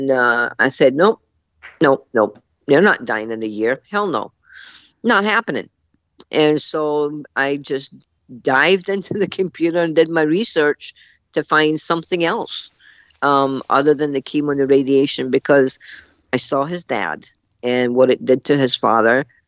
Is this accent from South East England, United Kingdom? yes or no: no; Scotland, United Kingdom; I'm a fighter. I'm Scottish, right?